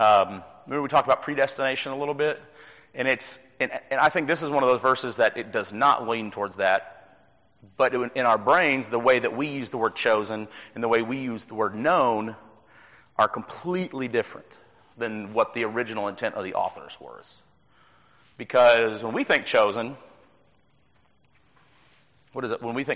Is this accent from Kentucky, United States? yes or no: yes; Louisville, Kentucky, United States; Yeah, I grew up in Louisville, and you know Louisville's a big horse race town.